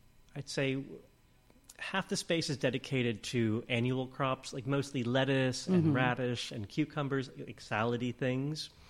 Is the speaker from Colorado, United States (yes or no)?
no; Manhattan, New York, United States; I grew up in Manhattan, so what I didn't know about how food grows could fill this studio.